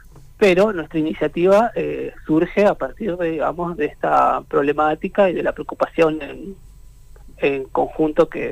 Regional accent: Neuquén, Argentina; el lugar donde provenimos es de Neuquén. Somos todos de Neuquén, habitamos en diferentes lugares y localidades de la provincia

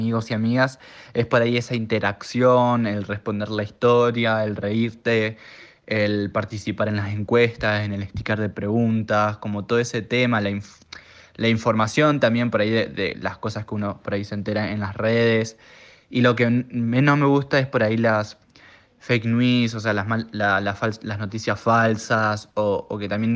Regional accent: Río Grande, Tierra del Fuego, Argentina; Bueno, hola … soy de Río Grande, Tierra del Fuego.

